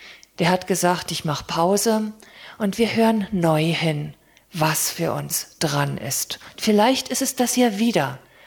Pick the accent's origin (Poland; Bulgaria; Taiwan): Poland; Aber als Pole meine ich, dass da etwas dran ist